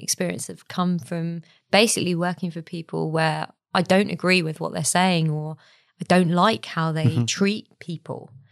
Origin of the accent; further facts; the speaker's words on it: United Kingdom; We're so British, aren't we